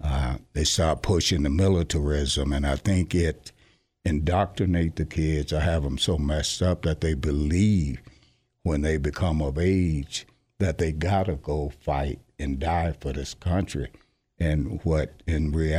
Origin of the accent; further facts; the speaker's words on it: Southern US, United States; Growing up in Jim Crow, I didn't have that.